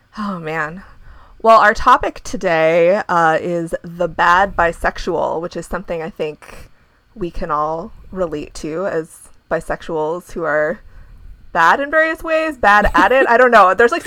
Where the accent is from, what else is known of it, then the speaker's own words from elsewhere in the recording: Ohio, United States; And I'm from Ohio.